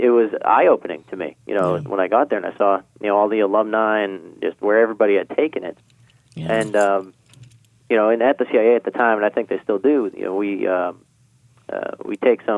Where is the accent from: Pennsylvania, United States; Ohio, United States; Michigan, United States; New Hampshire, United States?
New Hampshire, United States; So I grew up in New Hampshire. So Tennessee is definitely a ways away and it was never a place I thought I would end up.